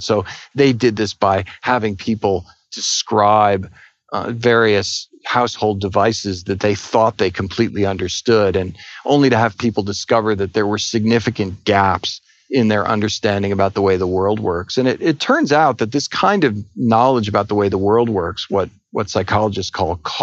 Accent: Edison, New Jersey, United States; I grew up in Edison, New Jersey, and that's the place where he strung up light bulbs.

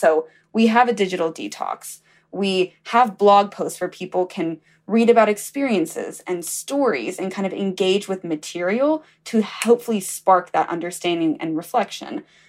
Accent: Alabama, United States; And I thought, you know, I'm going to be so lucky to get to Mississippi. I'm from Alabama.

